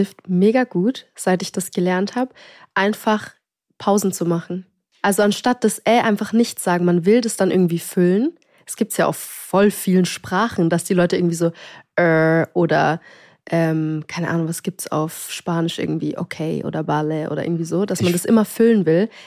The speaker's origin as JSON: {"language": "German", "region": "Bavaria", "country": "Germany", "tie": "born or raised there", "said": "wie schön meine Heimat ist. Also das war auch in Unterfranken"}